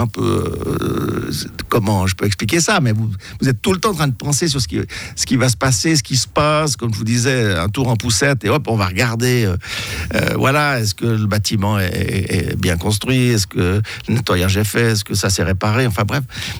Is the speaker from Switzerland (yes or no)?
yes; Vaud, Switzerland; nous sommes originaires des Ormonts